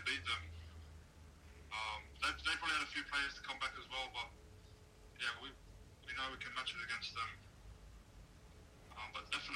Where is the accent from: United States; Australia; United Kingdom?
Australia; Brisbane, Queensland; also born or lived in Christchurch / Auckland / New South Wales; I was born in Christchurch. My mum's from Auckland in New Zealand, and then went to school in Auckland, and then New South Wales as well, country New South Wales, and then Brisbane as well. So yeah, been all over the place